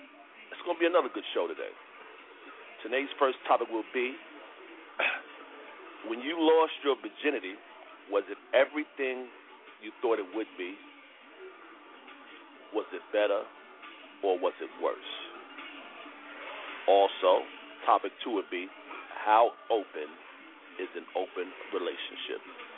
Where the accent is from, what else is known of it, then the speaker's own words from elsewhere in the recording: New York City, New York, United States; Well, some of y'all, because I'm from East New York.